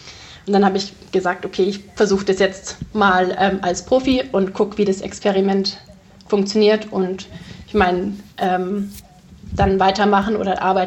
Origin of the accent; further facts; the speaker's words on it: Ravensburg, Baden-Württemberg, Germany; also ich komme ja aus Ravensburg ursprünglich